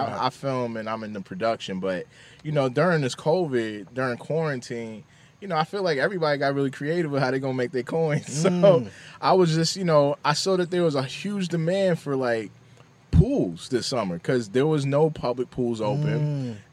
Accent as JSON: {"language": "English", "town": "Long Island", "region": "New York", "country": "United States", "tie": "born or raised there", "also_born_or_lived": "Queens", "said": "But I'm from right here. I'm gonna say I'm from Long Island because this is where I was raised. But Queens, you know. Heavily lived in Queens a long time."}